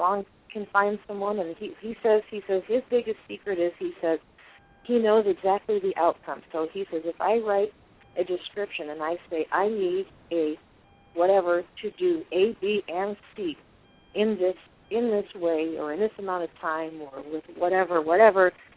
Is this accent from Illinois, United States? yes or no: yes; Chicago, Illinois, United States; accent: Chicago; now in Missouri, United States; And I'm from Chicago, and my dad is like that.